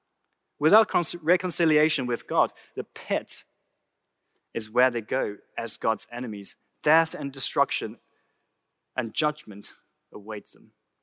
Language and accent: English; China; I'm from China and I work for the 2PM Mandarin-speaking congregation.